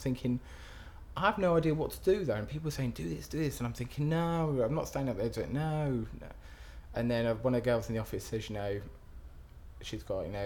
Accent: Paddington, London, United Kingdom; I'm 32, and I'm from Paddington.

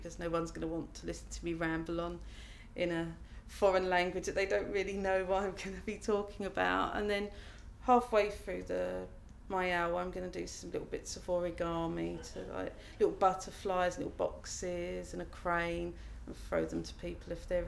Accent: London, United Kingdom; I grew up in East London, where I still live today. I live in London Borough of Hackney, and I just live in Homerton, which is like the area of Hackney. I've lived pretty much in the same house since I was five

